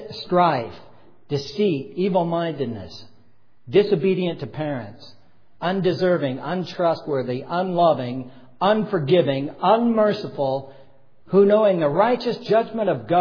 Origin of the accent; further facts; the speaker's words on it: Vancouver, British Columbia, Canada; Escort Services in Vancouver, my hometown. I've lived there my entire life.